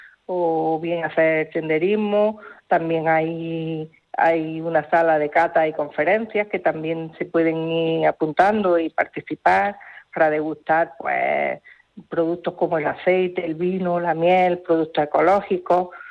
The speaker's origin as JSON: {"language": "Spanish", "town": "Órgiva", "region": "Andalusia", "country": "Spain", "tie": "born or raised there", "said": "Pero yo le hablo de Órgiva, que es mi pueblo está en un valle donde además tenemos un clima magnífico"}